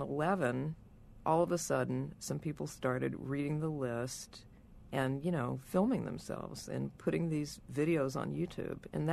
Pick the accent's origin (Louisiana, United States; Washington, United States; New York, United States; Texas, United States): Texas, United States; Houston; My mom was from Pittsburgh, but I was raised in Houston, so maybe there's a belt, you know.